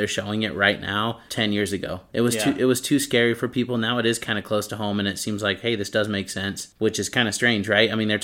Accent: United States; At first, I thought this was discussing the recent end of the war in Afghanistan, as I'm American and our combat troops were withdrawing at the time.

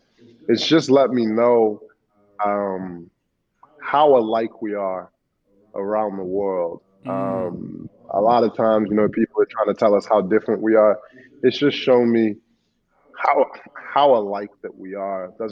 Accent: Chicago, Illinois, United States; Well, it's like, shout out to my home. Like, I grew up in Chicago.

